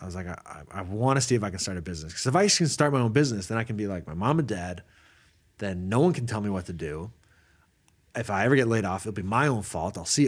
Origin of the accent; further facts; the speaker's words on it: Calgary, Alberta, Canada; now in Sweden; I'm from Calgary and I'm here living in Sweden. Yeah, I'm very proud of Calgary.